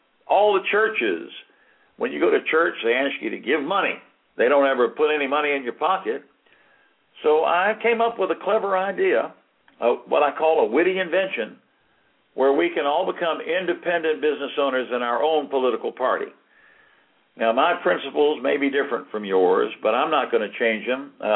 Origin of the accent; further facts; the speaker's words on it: Richmond, Virginia, United States; born there; I'm a Southerner, by the way. I was born in Richmond, Virginia on 9/11/42, okay? Well, so I'm 69, almost 70.